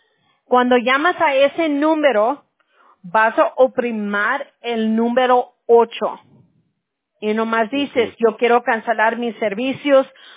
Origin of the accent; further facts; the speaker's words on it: United States; Spanish is a second language; Yo soy aquí de los Estados Unidos, pero mis abuelos, uno era del DF y el otro de Chihuahua. So, soy pocha. Mi español es como de pocha